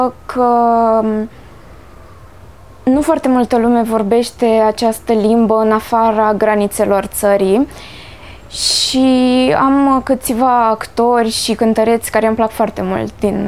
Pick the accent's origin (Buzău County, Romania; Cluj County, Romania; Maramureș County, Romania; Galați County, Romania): Buzău County, Romania; Buzău; Eu sunt din Buzău, însă stau la țară, în comuna Ceruseti.